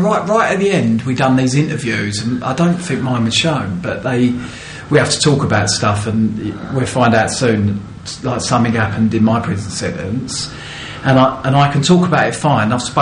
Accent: Epping, East of England, United Kingdom; from Epping, which is a little town, school. You know, it wasn't much, not much going on. I mean, I'm from a big family

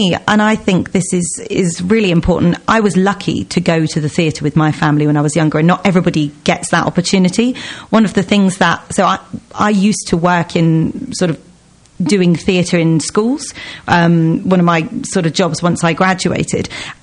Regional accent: South West England, United Kingdom; I grew up in Somerset, so it was quite a big trip for us.

